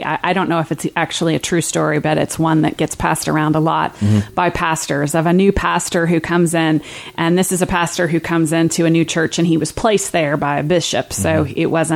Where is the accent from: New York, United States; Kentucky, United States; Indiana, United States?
Kentucky, United States; Lexington; I'm from the area completely and thoroughly, was born and raised in Lexington